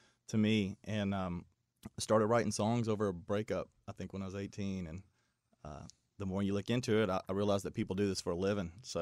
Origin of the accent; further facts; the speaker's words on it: Bardstown, Kentucky, United States; Well, there's actually, from our hometown, there's actually a well-known songwriter